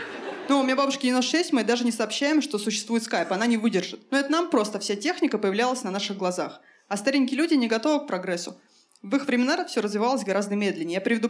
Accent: Elektrostal, Moscow Oblast, Russia; И да, я из Подмосковья, город Электросталь.

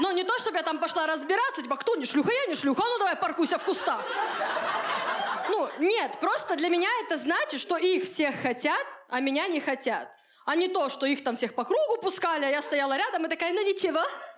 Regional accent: Khabarovsk, Khabarovsk Krai, Russia; now in Moscow, Russia; я из Хабаровска, уже 3 года живу в Москве, работаю, снимаю квартиру, все окей

